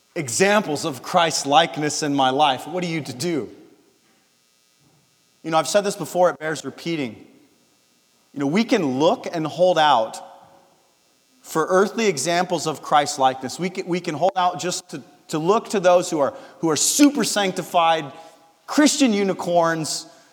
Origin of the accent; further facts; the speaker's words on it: California, United States; And I'm driving on these Eastern Carolina back roads, like I'm from California. I'm used to well-lit highways and straight trips.